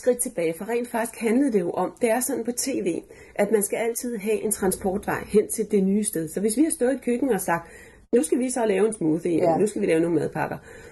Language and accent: Danish; Florida, United States; når jeg kommer mine høje hæle fra Sydflorida.